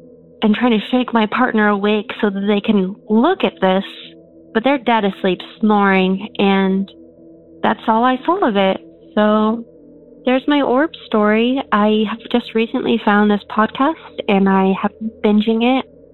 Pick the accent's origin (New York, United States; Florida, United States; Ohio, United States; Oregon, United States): Oregon, United States; Portland; Hello, I'm from Portland, Oregon